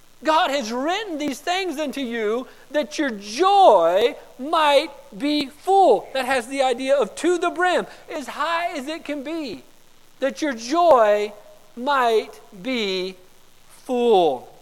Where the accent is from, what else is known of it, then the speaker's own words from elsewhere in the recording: West Palm Beach, Florida, United States; also born or lived in Gallup, United States; We lived in West Palm Beach, Florida. I was born in Gallup, New Mexico, but my parents got very sick and I got very sick, and so we moved back to West Palm Beach, Florida